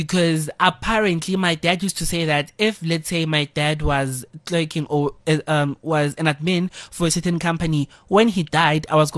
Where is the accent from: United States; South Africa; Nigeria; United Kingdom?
South Africa; We're South African post 1994